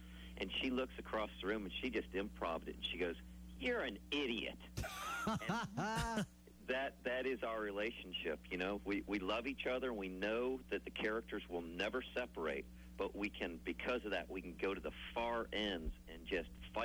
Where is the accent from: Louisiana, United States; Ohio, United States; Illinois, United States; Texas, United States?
Illinois, United States; Chicago; Well, I grew up in Chicago, so, I always had the Bears, the Blackhawks, and the Cubs, and we moved down to Georgia